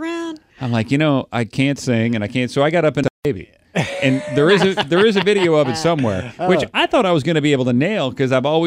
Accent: Kansas City, Missouri, United States; also born or lived in Arizona; I said, I grew up in Kansas City, so I've always been a Chiefs fan

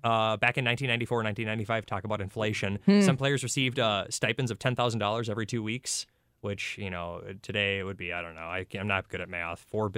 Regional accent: Minnesota, United States; And remember, for those that don't know my story, I'm from Minnesota.

